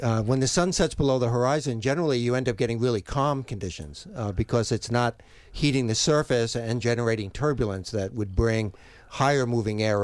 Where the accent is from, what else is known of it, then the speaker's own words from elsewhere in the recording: Long Island, New York, United States; I grew up on Long Island, so you see this a lot.